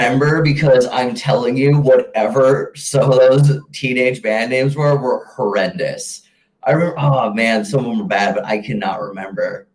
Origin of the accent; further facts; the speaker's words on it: Green Bay, Wisconsin, United States; Well, when I grew up in Green Bay, Wisconsin, out in Suamico, which is out like in the middle of nowhere in the country.